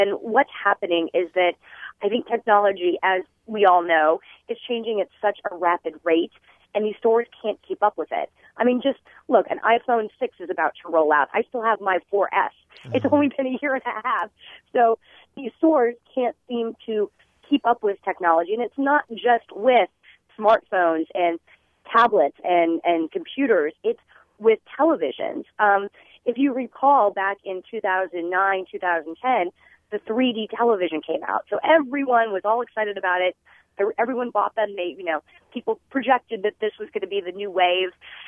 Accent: New Mexico, United States; I grew up in New Mexico, but we are a very much a Wisconsin household because my mom

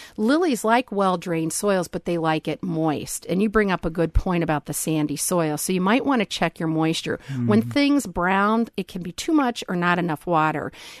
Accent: Columbus, Ohio, United States; and Columbus happens to be my hometown. So it's

